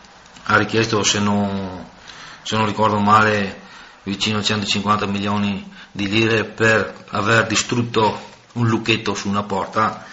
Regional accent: Veneto, Italy; come veneti

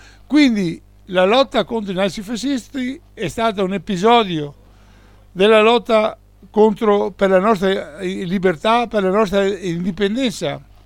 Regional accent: Veneto, Italy; noi siamo pronti come veneti alla lotta

